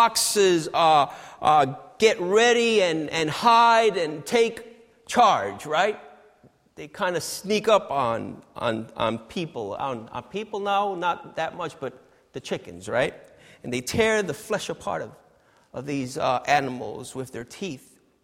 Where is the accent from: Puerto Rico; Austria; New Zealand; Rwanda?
Puerto Rico; you all know that I come from Puerto Rico.